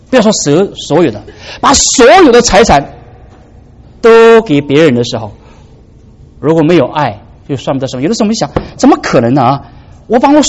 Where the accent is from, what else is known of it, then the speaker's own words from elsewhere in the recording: China; 我们中国人叫沽名钓誉